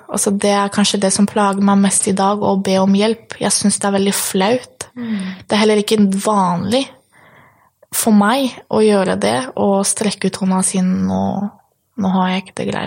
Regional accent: Poland; Norwegian is a second language; now in Norway; I Polen, I mitt hjemland, så det mer sånn, man ser hverandre litt mer annerledes, det mer sånn kjærlighet, hvis man kan si det. Når jeg kom til Norge

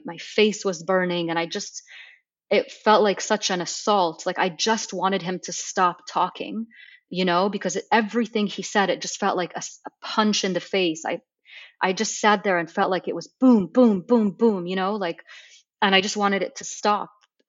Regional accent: Egypt; I grew up in Egypt and I grew up in a Muslim family that wasn't very religious

